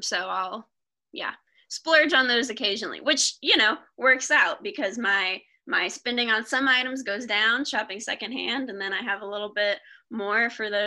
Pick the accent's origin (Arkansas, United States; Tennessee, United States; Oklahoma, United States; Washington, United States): Arkansas, United States; so I'm from Northwest Arkansas, which is, I mean, my friends make fun of me because I talk about it so much